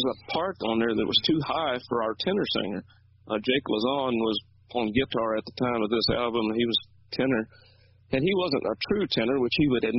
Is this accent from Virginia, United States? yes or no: yes; Timberville, Virginia, United States; he actually grew up near my hometown in Virginia. I lived in a town called Timberville